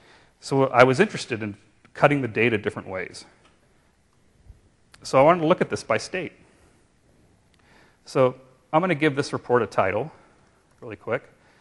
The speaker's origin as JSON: {"language": "English", "region": "California", "country": "United States", "tie": "born or raised there", "said": "I grew up in California, and I remember Sunday papers as a kid that were like this thick."}